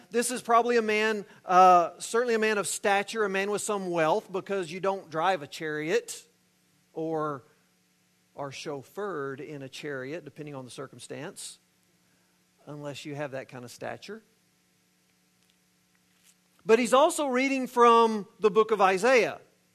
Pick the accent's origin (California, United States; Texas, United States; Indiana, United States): Texas, United States; Mesquite; Again, I grew up in Mesquite. So a lot of guys had skull rings on their back pocket.